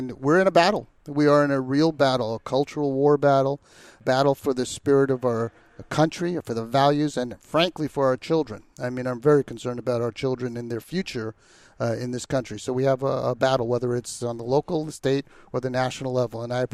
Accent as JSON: {"language": "English", "region": "New York", "country": "United States", "tie": "born or raised there", "said": "I grew up in New York as well."}